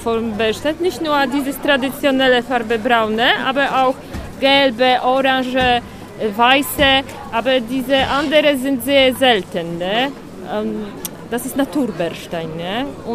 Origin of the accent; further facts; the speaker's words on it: Gdańsk, Pomeranian Voivodeship, Poland; German is a second language; Ja, ich komme direkt aus Danzig.